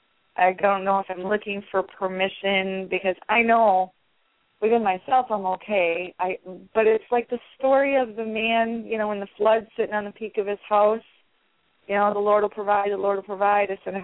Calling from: Indiana, United States; from Indiana.

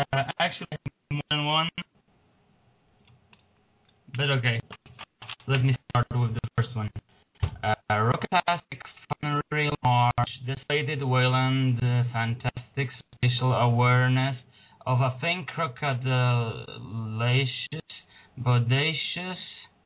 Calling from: Poland

